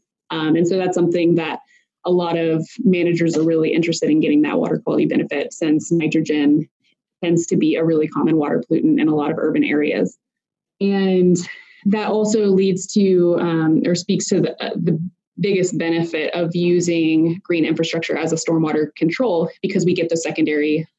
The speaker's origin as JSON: {"language": "English", "region": "Midwest", "country": "United States", "said": "And so I'm coming from the Midwest, and then I've done a lot of my research on the East Coast."}